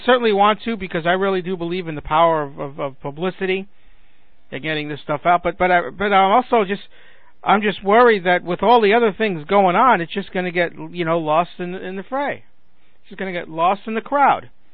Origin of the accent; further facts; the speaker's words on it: Brooklyn, New York, United States; Because I am from Brooklyn.